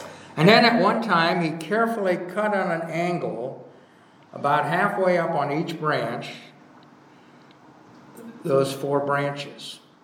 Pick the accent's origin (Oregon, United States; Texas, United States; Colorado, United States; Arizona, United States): Oregon, United States; Portland; As some of you know, but not all of you, as a boy, I grew up in Southwest Portland, Oregon.